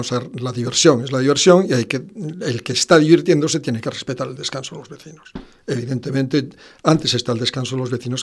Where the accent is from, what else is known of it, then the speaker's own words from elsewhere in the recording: A Coruña, Galicia, Spain; born there; Nací en Coruña, vivo en Coruña, pero considero que formo parte de todo eso.